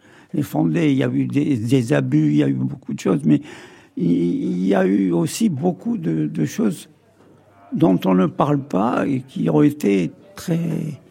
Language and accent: French; Guelma, Guelma Province, Algeria; born there; je suis né en 1936 à Guelma, qui est l'est de l'Algérie. Et ma famille est originaire de deux régions différentes, deux pays différents, c'est-à-dire du côté de mon père, c'est l'Italie et la Calabre